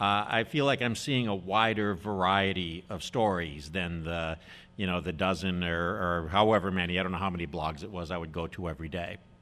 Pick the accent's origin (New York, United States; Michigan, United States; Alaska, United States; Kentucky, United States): Michigan, United States; Detroit; so I'm from Detroit, so I call this the South.